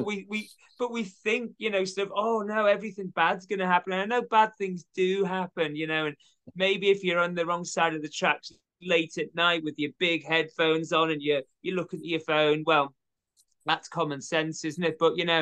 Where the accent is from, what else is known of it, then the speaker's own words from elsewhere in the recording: Liverpool, North West England, United Kingdom; Now, I come from Liverpool, and like that, we've got every city's got the wrong side of its of the tracks.